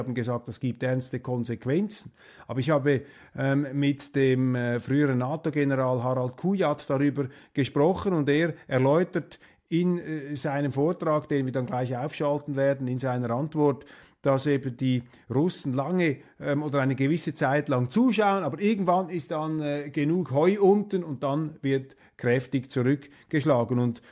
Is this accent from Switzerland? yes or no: yes; Switzerland; Für mich als Schweizer